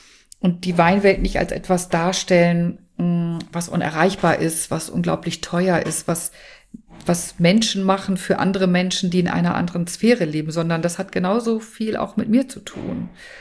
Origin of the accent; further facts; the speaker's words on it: Bremen, Germany; born there; ich bin gebürtige Bremerin, ist ja auch eigentlich eine berühmte Weinstadt